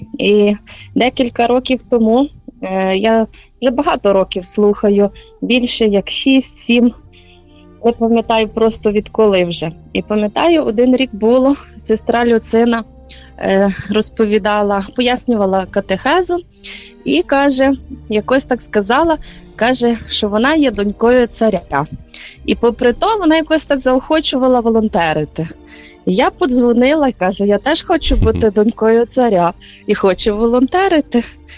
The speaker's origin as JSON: {"language": "Ukrainian", "town": "Lviv", "region": "Lviv Oblast", "country": "Ukraine", "said": "Я з Львова, з Левандівки, з парафії чудотворного медальйону Матері Божої непорочного зачаття."}